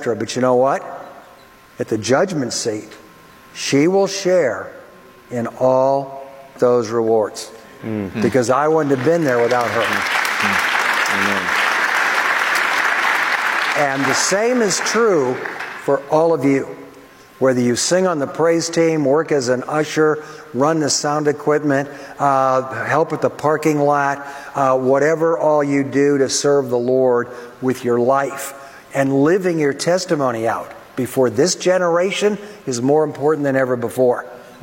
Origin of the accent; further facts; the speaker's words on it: Detroit, Michigan, United States; So I didn't grow up in a Christian home. I was born and raised in Detroit.